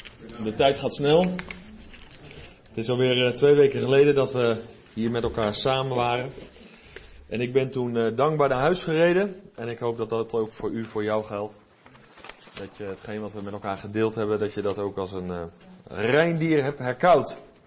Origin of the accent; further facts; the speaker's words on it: South Holland, Netherlands; Ik kom natuurlijk maar uit de Alblasse Waard.